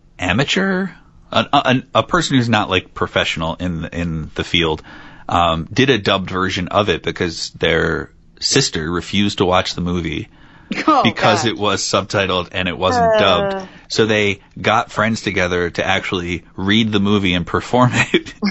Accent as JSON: {"language": "English", "country": "United States", "said": "I am lazy and I'm American."}